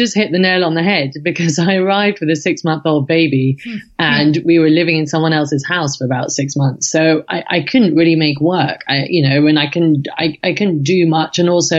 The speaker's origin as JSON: {"language": "English", "region": "England", "country": "United Kingdom", "lives_now": "United States", "said": "And I come from England and Europe, essentially."}